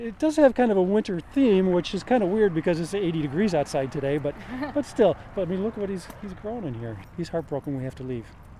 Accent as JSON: {"language": "English", "town": "Chicago", "region": "Illinois", "country": "United States", "said": "I'm from Chicago. What do I know? What do I know about gophers?"}